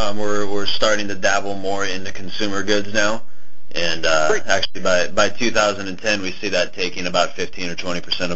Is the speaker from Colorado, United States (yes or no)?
no; California, United States; Yeah, but we're from California. We don't know what cold is.